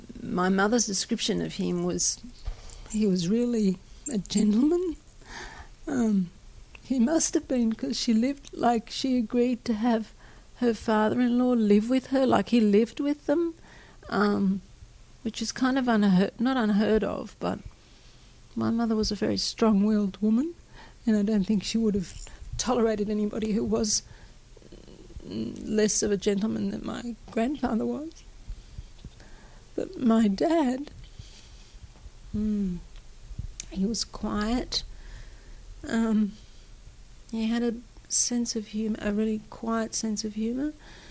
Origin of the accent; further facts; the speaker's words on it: Egypt; now in Australia; when we came from Egypt, all we had was 20 boxes. And my mother, God bless her, had packed sheets, linen, pots and pans, sugar. You know what you're going to get in Australia.